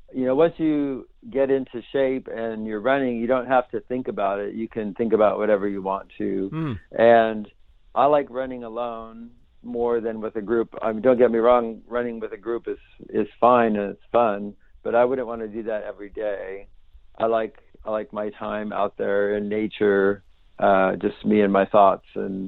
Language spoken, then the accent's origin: English; Eugene, Oregon, United States; also born or lived in Portland, United States; When I was five, then we moved from Portland, Oregon to Eugene, Oregon.